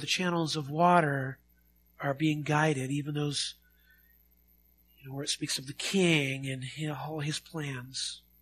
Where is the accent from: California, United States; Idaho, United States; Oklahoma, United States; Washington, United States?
Washington, United States; Spokane; we're from Spokane, Washington